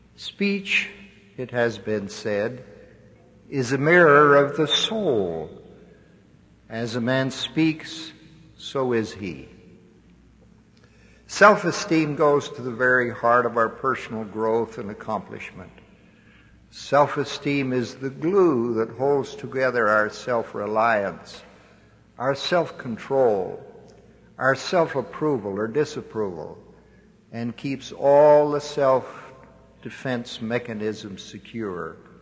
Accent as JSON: {"language": "English", "town": "Cottonwood", "region": "Utah", "country": "United States", "tie": "born or raised there", "said": "When I was growing up in the Cottonwood area of Salt Lake County, it was part of the rural area of the valley."}